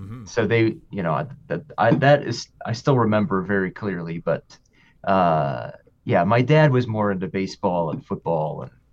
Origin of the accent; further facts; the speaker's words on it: Michigan, United States; I grew up in Michigan, actually, and one of my colleagues grew up in Ontario, just across the border, and I actually grew up north of her.